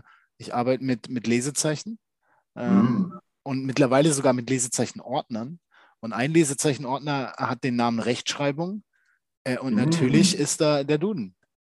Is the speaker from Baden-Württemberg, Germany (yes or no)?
yes; Baden-Württemberg, Germany; bei uns im Westen, vor allem im baden-württembergischen Westen, da wo das Geld zuhauf ist